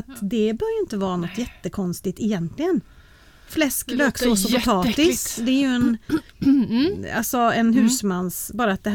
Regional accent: Småland, Sweden; Jag försöker, jag är ju en smålänning.

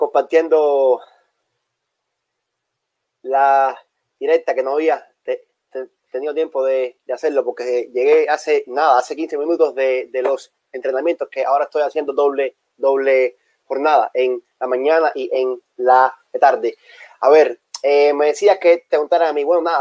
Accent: Havana, Cuba; moved away; cuando yo salí de Cuba, es que comienzas a hacer tu vida realmente, porque yo en Cuba yo no tenía futuro, ninguno

